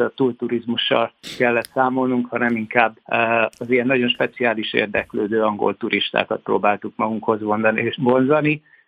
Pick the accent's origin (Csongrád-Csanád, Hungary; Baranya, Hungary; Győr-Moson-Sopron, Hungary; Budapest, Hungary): Baranya, Hungary; Pécs; visszatértem a szüke pátriámba, Pécsi, ugyanis Pécsről származom